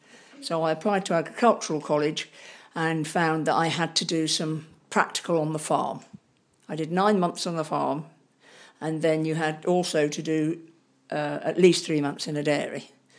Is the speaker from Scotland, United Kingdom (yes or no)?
no; Luton, East of England, United Kingdom; I was born and brought up in Luton in Bedfordshire.